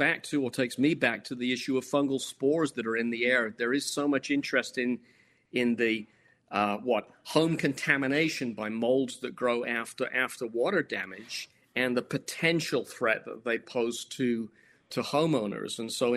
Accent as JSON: {"language": "English", "country": "United Kingdom", "tie": "born or raised there", "said": "I grew up in the United Kingdom."}